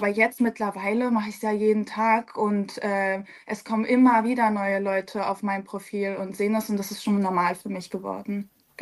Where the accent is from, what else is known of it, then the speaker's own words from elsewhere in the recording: Berlin, Germany; Also ich komme aus Berlin. Ich wohne auch noch in Berlin.